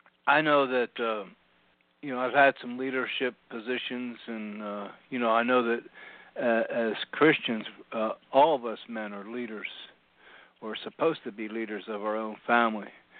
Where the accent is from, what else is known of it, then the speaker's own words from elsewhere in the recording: Philadelphia, Pennsylvania, United States; now in Houston, United States; I grew up in the Philadelphia area